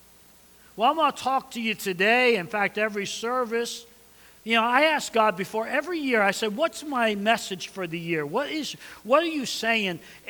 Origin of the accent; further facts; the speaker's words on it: New York, United States; I remember growing up in New York and actually being invited to go to a major party called Woodstock.